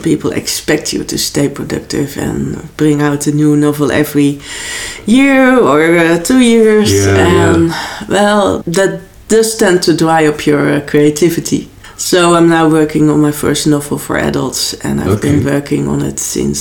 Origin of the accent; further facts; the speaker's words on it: Zeeland, Netherlands; I'm from the Netherlands, southwest of Netherlands. Zeeland, the land close to the sea.